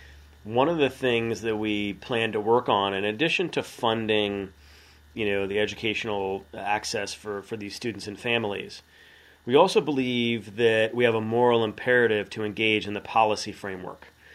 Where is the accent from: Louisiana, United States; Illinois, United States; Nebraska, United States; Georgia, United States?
Illinois, United States; Chicago; when I was growing up in Chicago as a young adult 15, 20 years ago, and I would travel for work and I would get out on the road and I would tell people I was from Chicago